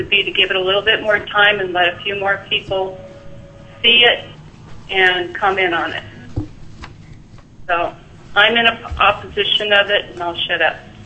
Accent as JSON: {"language": "English", "town": "Kodiak", "region": "Alaska", "country": "United States", "tie": "born or raised there", "said": "And I grew up in Kodiak. I have a history in Alaska back to the early 50s."}